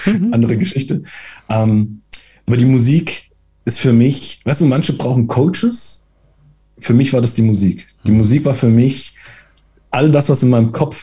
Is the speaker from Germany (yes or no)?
no; Italy; Ich versuche mich als Italiener kurz zu halten.